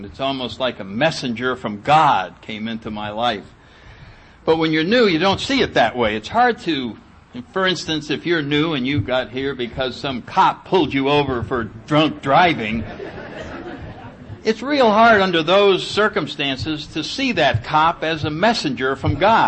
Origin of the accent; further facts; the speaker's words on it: New Haven, Connecticut, United States; And I grew up in New Haven, Connecticut, had a very nice upbringing, nice family